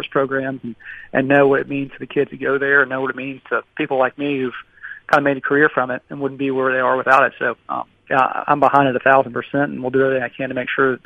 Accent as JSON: {"language": "English", "town": "Nashville", "region": "Tennessee", "country": "United States", "tie": "born or raised there", "said": "be able to host an event in Nashville, obviously growing up here, never having a PGA Tour event in my hometown"}